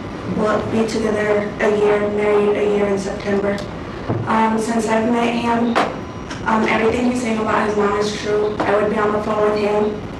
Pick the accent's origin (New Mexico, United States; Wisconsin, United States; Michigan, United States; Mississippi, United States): New Mexico, United States; Las Cruces; So I sent him money to go down to New Mexico because I'm from Las Cruces, New Mexico.